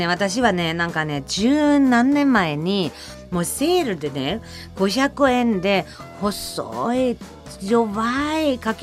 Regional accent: Germany; Japanese is a second language; ドイツ、私ドイツ生まれなんですけど、

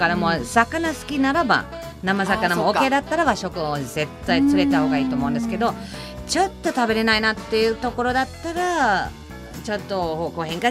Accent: Germany; Japanese is a second language; 私ドイツ人だし

